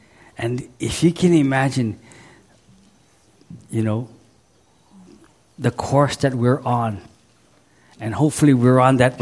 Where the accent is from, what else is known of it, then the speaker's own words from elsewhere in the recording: Hawaii, United States; You know, I'm from Oahu, right? You drive for 2 hours, you're around the island already.